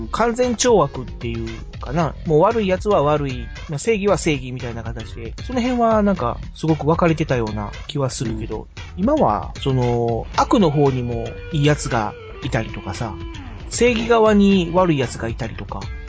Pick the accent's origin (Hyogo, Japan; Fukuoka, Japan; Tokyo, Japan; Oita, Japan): Hyogo, Japan; Kobe; このパーソナリティ二人は神戸出身なので、